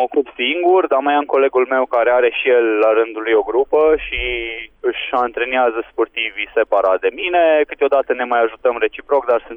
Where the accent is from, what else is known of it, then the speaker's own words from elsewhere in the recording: Reșița, Caraș-Severin, Romania; Nu, vă dați seama, sunt din Reșița, în fiecare zi facem naveta.